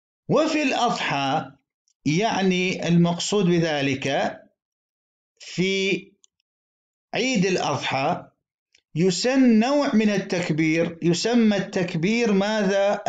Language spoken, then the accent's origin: Arabic; Iraq; هناك بعض المساجد عندنا في العراق بعد صلاة المغرب ليلة العيد